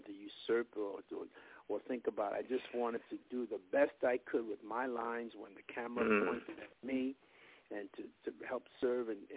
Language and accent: English; New York, United States; So it was a great training ground for me just growing up in New York in terms of character research and whatnot.